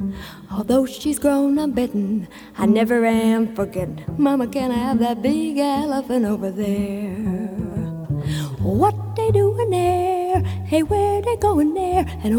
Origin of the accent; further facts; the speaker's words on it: Detroit, Michigan, United States; born there; Well, I was born in Detroit, Michigan, back in 19.